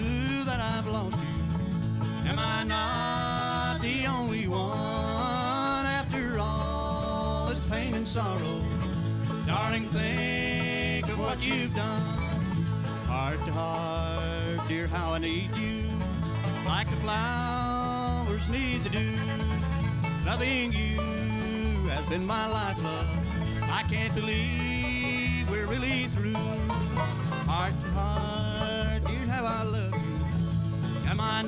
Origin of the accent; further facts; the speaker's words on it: Fort Myers, Florida, United States; We're from Fort Myers, Florida, most of us.